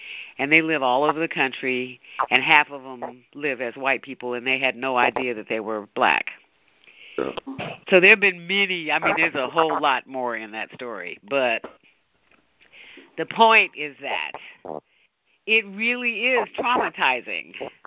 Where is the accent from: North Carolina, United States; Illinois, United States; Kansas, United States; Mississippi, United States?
Illinois, United States; Chicago; now in upstate New York, United States; He lives in Oregon, and I grew up in Chicago, and I presently live in upstate New York.